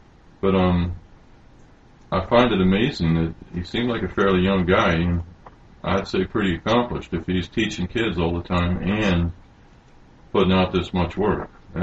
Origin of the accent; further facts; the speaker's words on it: United States; and not being a Chinese growing up in America, it's things I never saw.